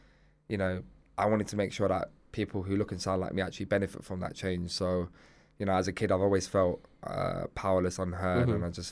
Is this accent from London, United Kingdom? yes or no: yes; Stoke Newington, London, United Kingdom; I'm from Stoke-on-Inton in Hackney.